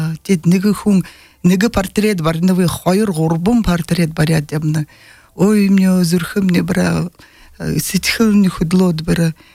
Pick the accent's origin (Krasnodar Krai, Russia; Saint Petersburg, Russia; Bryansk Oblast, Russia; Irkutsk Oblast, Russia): Irkutsk Oblast, Russia; я родом из Иркутской области